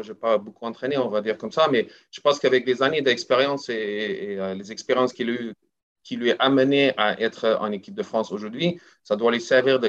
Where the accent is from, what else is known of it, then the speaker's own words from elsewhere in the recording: South Africa; Ce n'est pas parce que je ne suis pas sud-africaine, j'y serai toujours et j'ai toujours mon accent, hein, ça n'a pas changé.